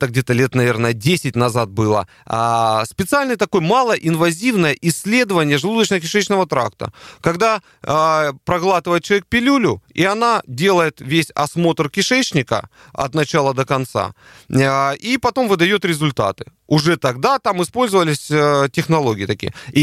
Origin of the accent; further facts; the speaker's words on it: Russia; мы врачи из России